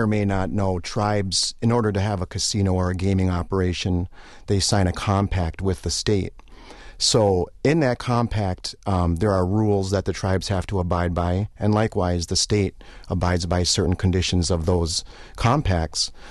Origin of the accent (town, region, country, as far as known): Wisconsin, United States